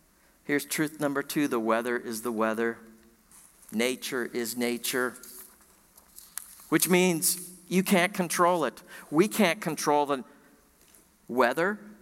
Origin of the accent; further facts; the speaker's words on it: Indiana, United States; born there; also born or lived in Minnesota / Wisconsin; I was born in Indiana. I'm a Hoosier by birth, but I did spend some time up north in Minnesota and Wisconsin. And I went to a high school in Wisconsin, 3,000 students.